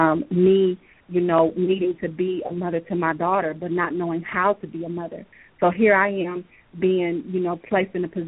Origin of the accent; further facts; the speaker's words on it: Omaha, Nebraska, United States; I was going to a church there in Omaha, Nebraska. I'm from Omaha, Nebraska, and the pastor kind of took me under his wing.